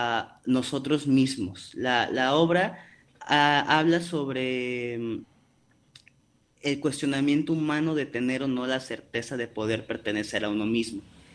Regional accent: Xalapa, Veracruz, Mexico; Yo soy de Xalapa, Veracruz.

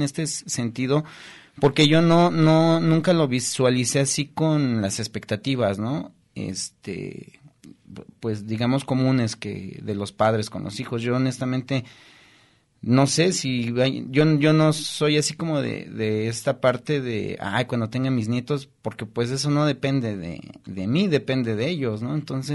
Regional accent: Mexico City, Mexico; yo sí soy bien chilango.

